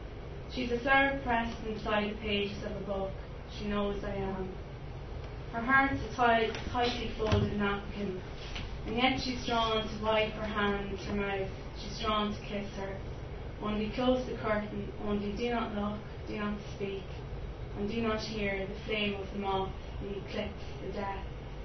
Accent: Leinster, Ireland; because I'm from Meath and somewhere I always visited, and it's so near to me.

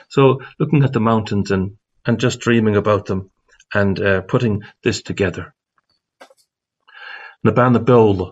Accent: Galway, Connacht, Ireland; And I was brought up in Galway

